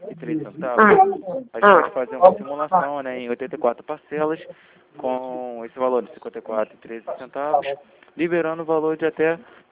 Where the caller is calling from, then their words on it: Rio de Janeiro, Brazil; Eu falo aqui do bairro do Meia, no Rio de Janeiro.